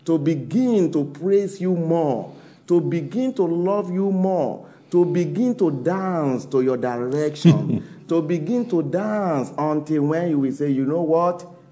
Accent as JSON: {"language": "English", "country": "Nigeria", "said": "I'm from Nigeria."}